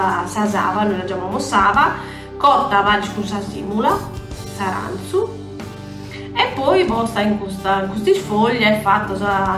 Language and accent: Italian; Brescia, Lombardy, Italy; ma noi si sono di Brescia, sa solo di gaso, sono.